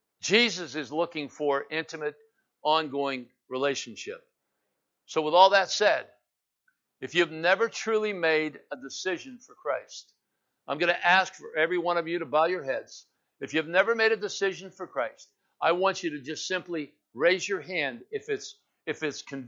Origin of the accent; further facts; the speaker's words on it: Coppell, Texas, United States; He says, my backyard, this is my backyard. I was born and raised in Coppell.